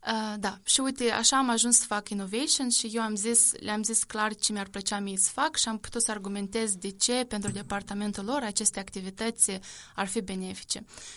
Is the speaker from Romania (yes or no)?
no; Chișinău, Moldova; sunt originară din Chișinău.